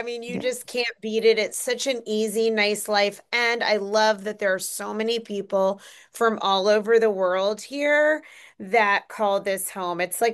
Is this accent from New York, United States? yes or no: yes; New York, United States; now in Florida, United States; I've been here for 29 years and I almost still don't think of this as home. I'm a New Yorker, like so many Floridians.